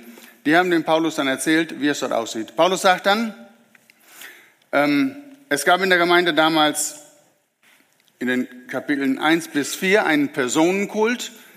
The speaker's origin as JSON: {"language": "German", "region": "Lower Saxony", "country": "Germany", "moved": "yes", "lives_now": "Argentina", "said": "Wahrscheinlich habt ihr es inzwischen erraten durch meinen Akzent. Ich komme aus Ostfriesland. Ich spreche normalerweise Plattdeutsch. Irgendwie hört man das immer wieder. Wir sind also seit 1999 in Argentinien"}